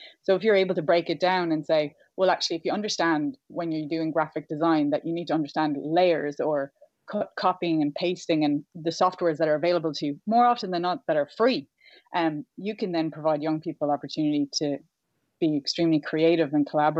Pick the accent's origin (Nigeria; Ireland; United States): Ireland; County Galway; born or raised there